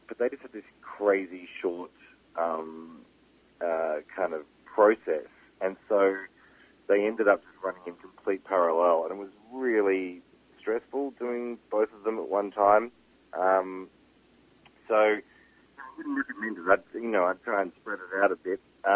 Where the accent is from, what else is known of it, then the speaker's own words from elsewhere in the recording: Melbourne, Victoria, Australia; now in New York, United States; I'm from Melbourne, Australia. I grew up there. I've lived a bunch of different places, but Melbourne's still very much my home. It's where all my family is.